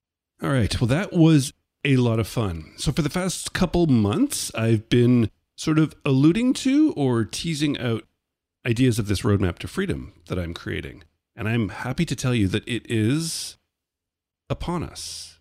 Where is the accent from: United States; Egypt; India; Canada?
Canada; There's a famous Wayne Gretzky quote as a Canadian. I guess I should use a hockey reference